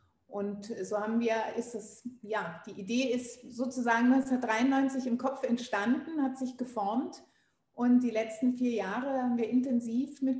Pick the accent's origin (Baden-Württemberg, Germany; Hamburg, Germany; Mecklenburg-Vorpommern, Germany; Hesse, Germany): Baden-Württemberg, Germany; Freiburg; Ja, es hat tatsächlich ganz früh angefangen. Ich komme ursprünglich aus Freiburg